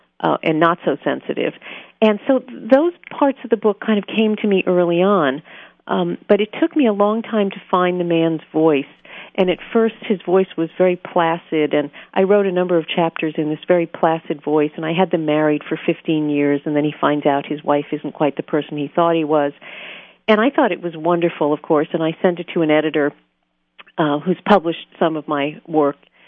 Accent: New York, United States; Of course I can do Scarsdale. I'm a New Yorker. I grew up near Scarsdale.

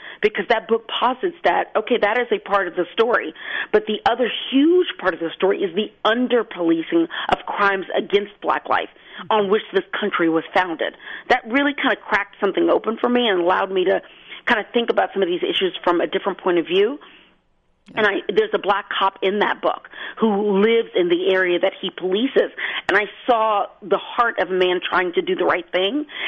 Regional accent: Houston, Texas, United States; I am somebody who comes from East Texas. I grew up in Houston, so I am 100% a city girl.

